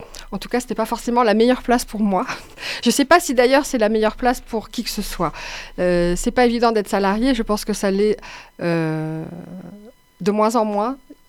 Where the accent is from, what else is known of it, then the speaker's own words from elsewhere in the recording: Bordeaux, Nouvelle-Aquitaine, France; born there; Oui, je suis née à Bordeaux. Mon père était fils de réfugiés républicains.